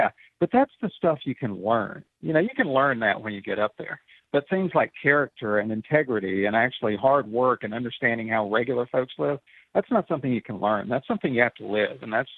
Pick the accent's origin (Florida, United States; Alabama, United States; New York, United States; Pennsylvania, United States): Florida, United States; Century; I grew up in Century, small town up at the north end of Escambia County, and I'm a teacher here in Santa Rosa County now.